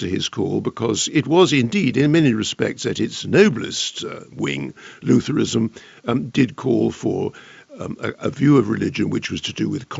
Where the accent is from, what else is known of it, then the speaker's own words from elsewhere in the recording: United States; born there; even though I was born in America, the two straddle very easily